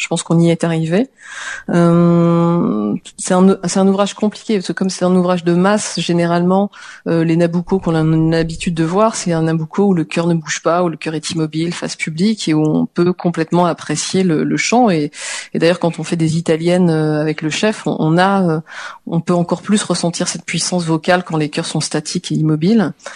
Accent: France; Il est italien, je suis française.

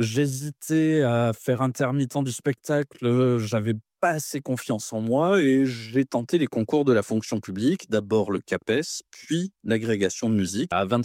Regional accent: south of France, France; je viens du sud de la France, j'ai vécu ailleurs que dans le sud de la France tout au long de ma vie.

